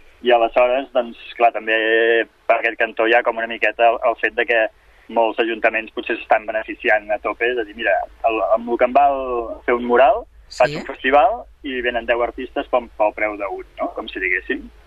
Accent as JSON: {"language": "Catalan", "town": "Montemayor", "region": "Andalusia", "country": "Spain", "said": "vinc de Córdoba, del costat de Córdoba, de Montemayor, que és un poblet"}